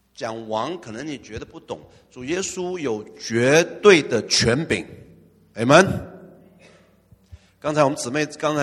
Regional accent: China; 我觉得我们中国人啊，全世界的中国人都需要一个革命

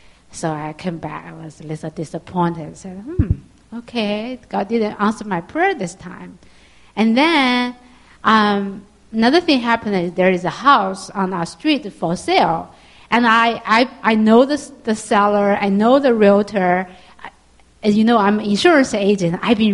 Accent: Qingdao, Shandong, China; English is a second language; So I said, from Qingdao.

